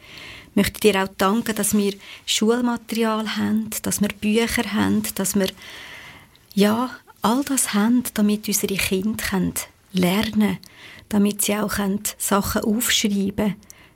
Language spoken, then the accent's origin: German; Switzerland; Dass wir da bei uns in der Schweiz so viele Möglichkeiten haben